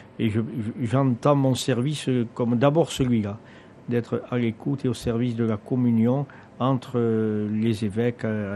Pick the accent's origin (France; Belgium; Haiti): France; La ville de Marseille est une ville intéressante par rapport à la vie de la société chez nous en France